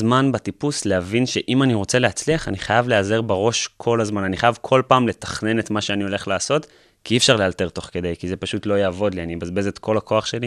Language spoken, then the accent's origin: Hebrew; Jerusalem, Jerusalem District, Israel; אני ירושלמי, זה היה במחה, רבע שעה מהבית